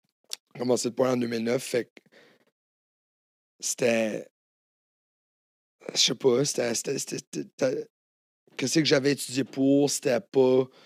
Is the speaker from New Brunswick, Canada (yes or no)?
yes; New Brunswick, Canada; also born or lived in Hawaii; Ouais, j'ai décollé du Nouveau-Brunswick. J'ai été assez chanceux d'avoir double citoyenneté. Fait que je suis américain et canadien.